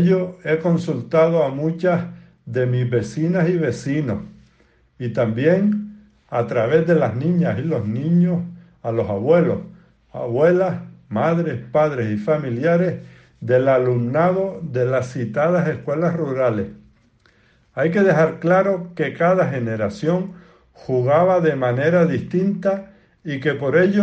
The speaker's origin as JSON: {"language": "Spanish", "town": "Agaete", "region": "Canary Islands", "country": "Spain", "tie": "born or raised there", "said": "que yo practicaba en mi pueblo, Agaete, que se jugaban en otros municipios de la isla y en otras islas del archipiélago canario"}